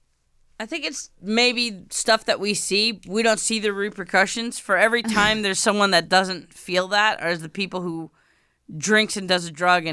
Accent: New York, United States; I'm from New York.

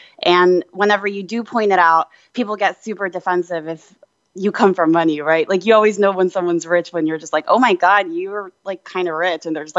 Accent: Kentucky, United States; also born or lived in Japan; now in New York, United States; Well, I think just to start with, I'm from Kentucky and Japan. And when I moved here, I actually had no money, right?

